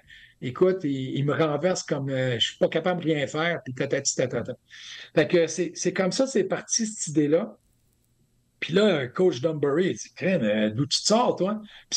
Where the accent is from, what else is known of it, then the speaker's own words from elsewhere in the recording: Warwick, Quebec, Canada; Tu sais, je viens des Bois-Francs, un petit village qui s'appelle Warwick, à côté de Victoriaville. Puis, c'est pas plus que ça.